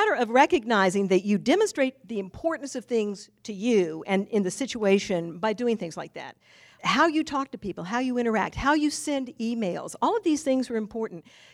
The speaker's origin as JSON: {"language": "English", "region": "Virginia", "country": "United States", "tie": "born or raised there", "said": "I grew up in Tidewater."}